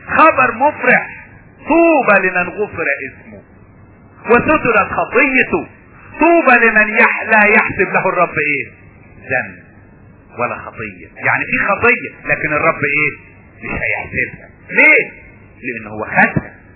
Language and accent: Arabic; Egypt; عندنا في مصر يشنقوه